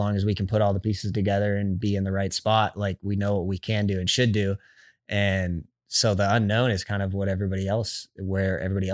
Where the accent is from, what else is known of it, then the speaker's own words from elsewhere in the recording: United States; I'm an American, so I'm biased, but American tracks, American fans